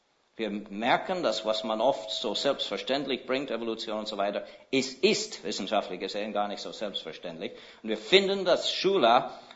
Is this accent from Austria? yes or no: no; Switzerland; Es gibt Römerruinen bei uns in der Schweiz, die liegen heute unter mehrere Meter Sedimentschichten.